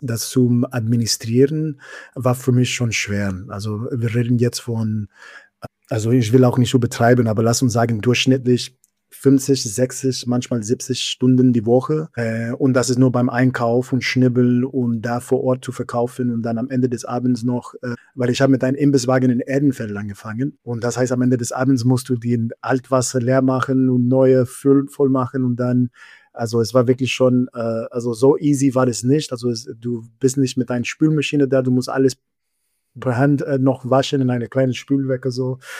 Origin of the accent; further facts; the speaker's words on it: California, United States; now in Germany; Ich komme aus Südkalifornien und da ist das mexikanische Essen sehr, sehr, sehr gut, sehr authentisch noch